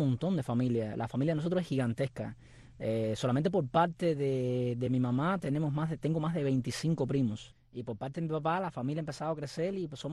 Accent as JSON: {"language": "Spanish", "town": "Encrucijada", "region": "Villa Clara", "country": "Cuba", "said": "Bueno, yo soy de Encrucijada."}